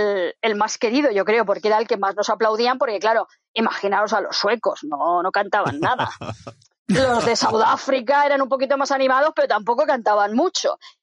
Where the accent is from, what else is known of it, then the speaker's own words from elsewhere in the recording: Spain; nosotros somos de España, somos un grupo de 17.